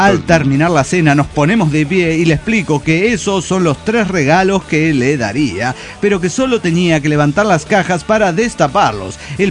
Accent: Zacatecas, Mexico; de Zacatecas, México.

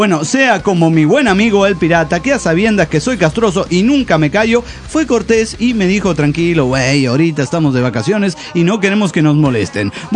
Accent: Valencia, Carabobo, Venezuela; de Valencia, Venezuela.

